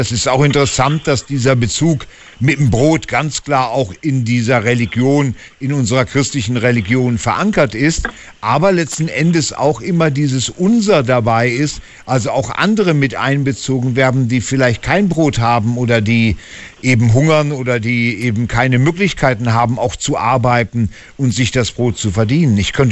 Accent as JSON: {"language": "German", "region": "Northern Germany", "country": "Germany", "tie": "born or raised there", "said": "bei uns in Norddeutschland gab es Butterkuchen immer."}